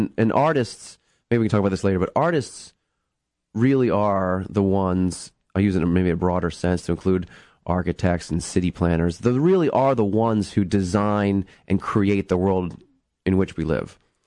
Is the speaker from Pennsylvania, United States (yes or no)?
yes; Pennsylvania, United States; In central Pennsylvania, mm-hmm. South Central PA.